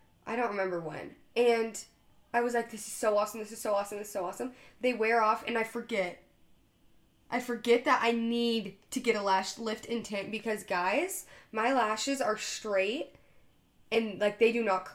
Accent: Arizona, United States; I come from Arizona. I can't be doing this winter, okay?

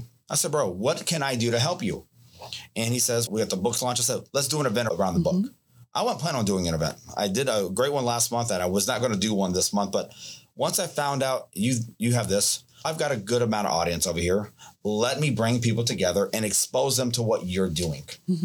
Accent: United States; born there; As I was born here in America, I realized my dad came to this country with a third grade education.

